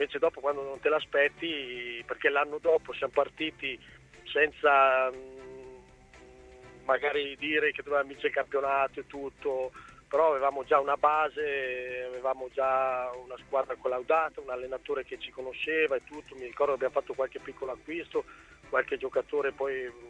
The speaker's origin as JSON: {"language": "Italian", "region": "Veneto", "country": "Italy", "tie": "born or raised there", "said": "Io sono veneto, in provincia di Rovigo, cresciuto nella Spalle, poi dopo da lì sono in Ancona nel lontano 86"}